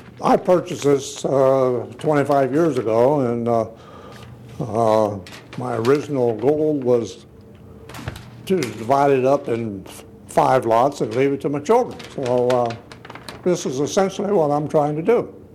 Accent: Bridgeville, United States; I'm from Bridgeville.

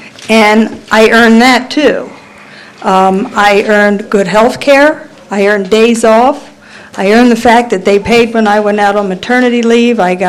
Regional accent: Delaware, United States; I reside in Seaford, Delaware. Born and raised in Delaware, I've been over in Seaford for about 30 years.

